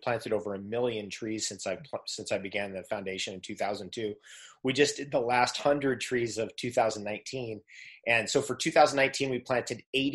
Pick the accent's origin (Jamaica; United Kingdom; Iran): Iran; first language Farsi; English is a second language; now in United States; 79, we had to flee the country basically. And so we came to live 100% of the time in America. But my first language was actually Farsi, not English. And I still speak Farsi, at least a little bit.